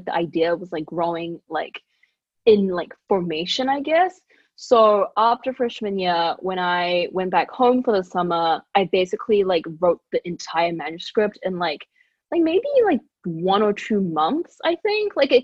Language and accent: English; New Zealand; moved away as an adult; now in Philadelphia, United States; But then I, like, went to college, and, like, I moved countries, right? So I moved from New Zealand to, like, Philadelphia, where I started, like, school.